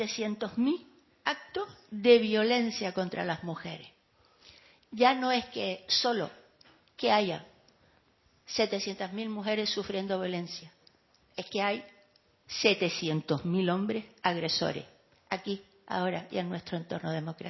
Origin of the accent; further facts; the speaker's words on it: Canary Islands, Spain; como ex diputada y como ciudadana canaria